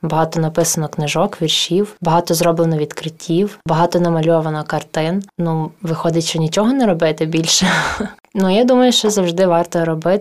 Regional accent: Velyka Kamianka, Ivano-Frankivsk Oblast, Ukraine; born there; Я народилася в селі Велика Кам'янка Коломийського району нашої області.

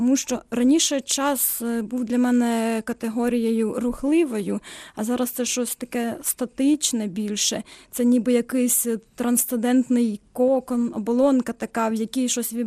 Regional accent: Sumy Oblast, Ukraine; born there; моя українська мова не зовсім українська, багато русизмів проскакує, оскільки я народилася в Сумській області.

